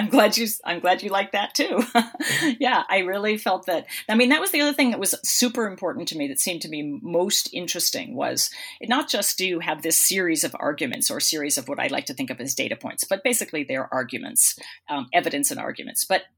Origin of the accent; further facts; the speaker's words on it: Boston, Massachusetts, United States; And one of the things that I was really aware of, and again, I come from Boston, you know, and I live in Boston now.